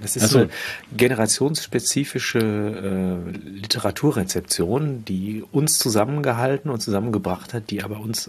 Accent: Unna, North Rhine-Westphalia, Germany; born there; jetzt verrate ich, wo ich geboren wurde. Ich wurde in Unna geboren.

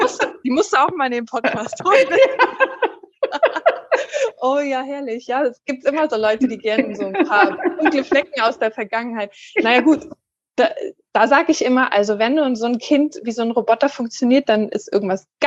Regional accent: Hamburg, Germany; Ich bin ja in Hamburg geboren, aufgewachsen. Ich lebe hier, das ist halt meine Heimat.

